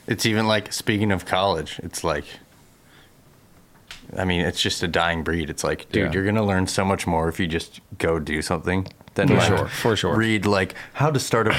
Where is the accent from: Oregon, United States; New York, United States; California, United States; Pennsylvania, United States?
Pennsylvania, United States; Philadelphia; And, I just moved straight there from where I grew up in Philly. I was like, I got to get out of town.